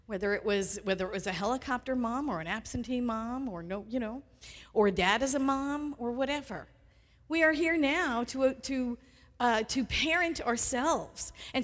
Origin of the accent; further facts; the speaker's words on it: Staten Island, New York, United States; God, I was raised on Staten Island. Do you know how many bridges we had?